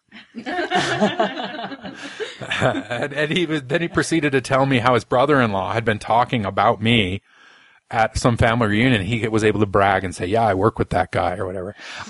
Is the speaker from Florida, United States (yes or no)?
no; Utah, United States; Being born and raised in Utah, I know the majority are Mormons.